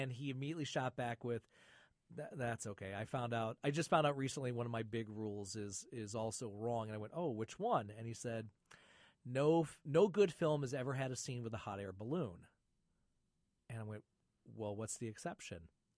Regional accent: Flint, Michigan, United States; And I told them both I was from Flint.

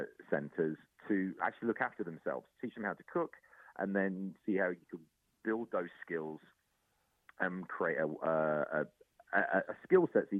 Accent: New York, United States; So I'm like, this is what I want to build in New York, because this is my home state and this is where I've landed.

